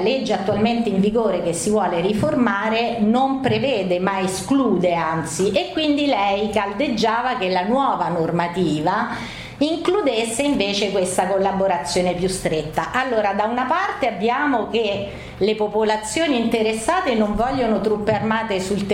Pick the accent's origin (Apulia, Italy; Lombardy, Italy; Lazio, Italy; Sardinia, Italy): Lazio, Italy; Rome; Io personalmente vengo da Roma.